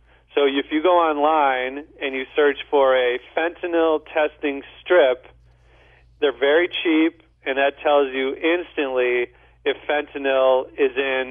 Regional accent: St. Louis, Missouri, United States; I'm from St. Louis too

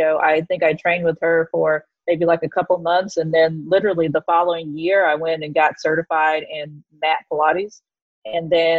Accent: Texas, United States; moved away as an adult; now in New York, United States; So I'm originally from Texas, the great red state of Texas. I don't think I need to give any more description about it, but I moved here to New York City in 1999.

